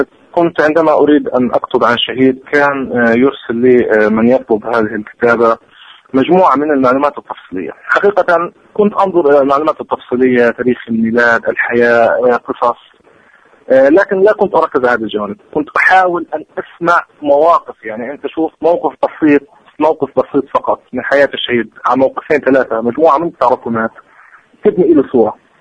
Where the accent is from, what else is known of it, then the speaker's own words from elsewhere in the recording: Palestine; الكل بيتعاطى معنا إحنا كفلسطينيين أو كعرب